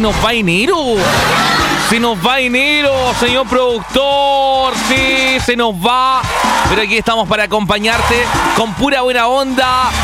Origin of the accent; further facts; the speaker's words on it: Valdivia, Los Ríos, Chile; Yo soy de Valdivia. O sea, mi ciudad natal es Valdivia, pero estoy en Temuco, estoy en Osorno. Ando por todas las ciudades.